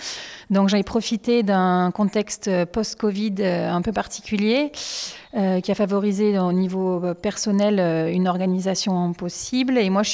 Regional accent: Montpellier, Occitanie, France; moi je suis montpelliéraine, j'ai grandi ici, même si mes origines sont aveyronnaises.

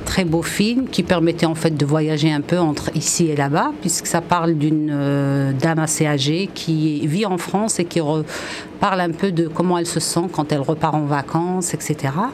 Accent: Kabylie, Algeria; moved away as an adult; j'ai quitté la Kabylie adulte, donc ce que raconte cette dame, je l'ai vécu et puis j'y retourne régulièrement, donc je vois bien comment vit ma mère, mes tantes, etc.

